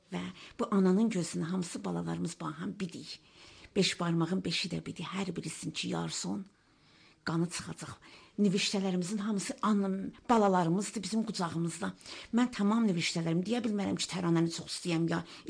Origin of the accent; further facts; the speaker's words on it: Iran; Mən İranlıyam.